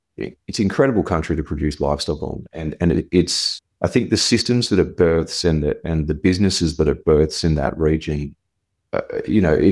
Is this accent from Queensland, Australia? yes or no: yes; Queensland, Australia; born there; But to me, I'm a Queenslander by birth